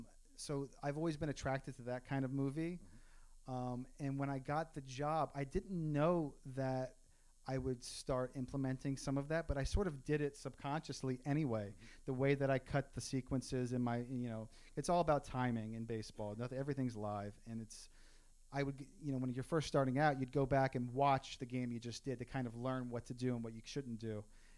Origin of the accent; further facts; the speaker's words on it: North Carolina, United States; I grew up in North Carolina. I made him watch a lot of Met games.